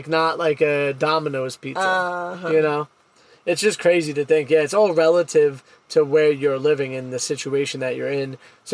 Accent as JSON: {"language": "English", "country": "United States", "said": "Me being the American in this relationship, I was like, whatever, it is what it is."}